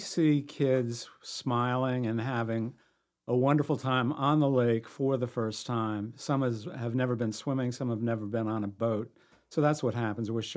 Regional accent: New Jersey, United States; My wife and I grew up on the Jersey Shore, and the beaches were very, very accessible.

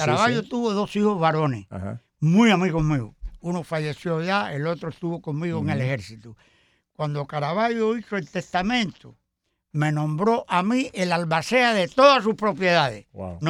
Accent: Las Pozas, Pinar del Río, Cuba; Yo soy de un pueblo grande de Cuba, de Las Pozas.

